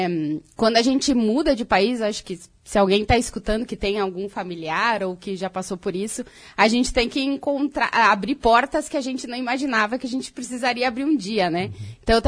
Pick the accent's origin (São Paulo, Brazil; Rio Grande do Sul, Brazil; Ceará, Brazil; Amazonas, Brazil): Rio Grande do Sul, Brazil; Carlos Barbosa; Mas eu saí de Carlos Barbosa empurrada pela minha mãe, literalmente, uhum.